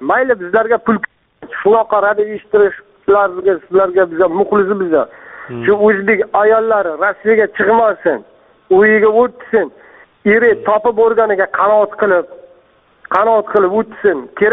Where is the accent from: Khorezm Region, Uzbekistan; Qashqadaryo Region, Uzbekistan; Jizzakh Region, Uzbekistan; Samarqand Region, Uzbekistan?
Qashqadaryo Region, Uzbekistan; O'zbekistonning Qashqadaryo viloyatidan.